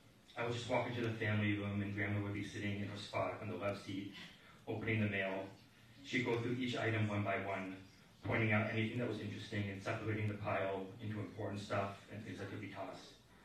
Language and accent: English; Boston, Massachusetts, United States; than the house I grew up in back in Boston.